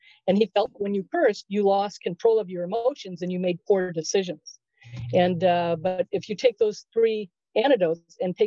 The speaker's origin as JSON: {"language": "English", "town": "Los Angeles", "region": "California", "country": "United States", "tie": "born or raised there", "said": "I really didn't know who he was growing up in Los Angeles."}